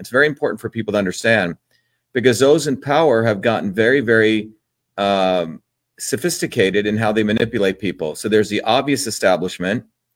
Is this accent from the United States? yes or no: no; Mumbai, Maharashtra, India; I grew up in India in the you know, early 60s. In Bombay, India